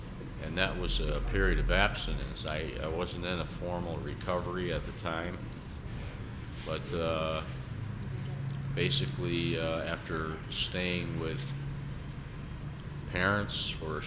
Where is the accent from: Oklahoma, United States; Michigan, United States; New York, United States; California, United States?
New York, United States; Saratoga Springs; I am from Saratoga Springs, and I got to the point where, after trying to be on my own, I have a family, I have three children, I'm divorced.